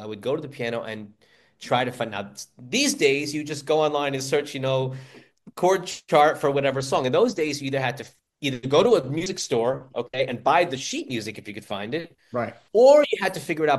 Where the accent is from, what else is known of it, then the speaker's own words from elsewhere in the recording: New York, United States; growing up in the New York area, that was CBS FM 101.1, Cousin Brucey, you know?